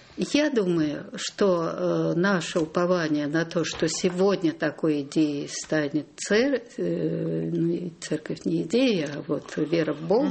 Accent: Kyiv, Ukraine; born there; Это моя первая родина. Я родилась в Киеве, я наполовину украинка.

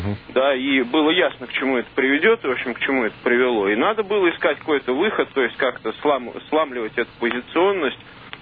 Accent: Moscow, Russia; да, я из Москвы.

